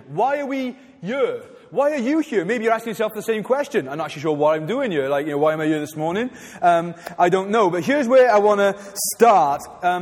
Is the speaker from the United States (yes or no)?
no; Pontypool, Wales, United Kingdom; I was born in Pontypool. I am a Pontypool boy. I love this town. I love this valley.